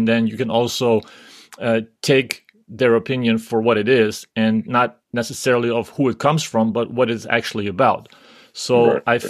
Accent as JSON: {"language": "English", "country": "Germany", "tie": "born or raised there", "said": "You know, I didn't grow up in Lithuania. I grew up in Germany, and I feel a little bit."}